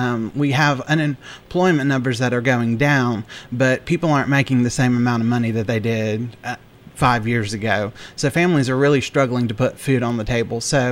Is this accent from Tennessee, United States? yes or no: yes; Murfreesboro, Tennessee, United States; also born or lived in Japan; I was originally born in Japan. My parents were missionaries there. But I grew up here in Murfreesboro. My parents came back in the late 80s to work with the automotive industry here in the Japanese community.